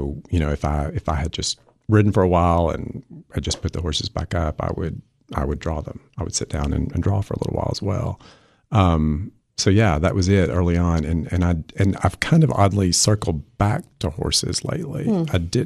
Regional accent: Livingston, Tennessee, United States; Growing up in Livingston, Tennessee, there are not a lot of people who make their living in the arts.

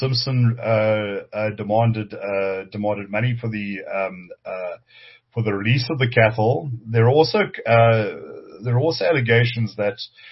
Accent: Dundee, Scotland, United Kingdom; I am actually originally from Dundee, so you know, it's a part of the world I know well

